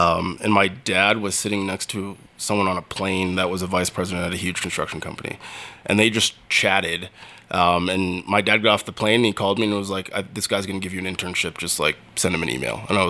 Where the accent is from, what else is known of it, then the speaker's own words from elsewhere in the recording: Denver, Colorado, United States; born there; I was born in Denver, so like love all the Denver sports teams.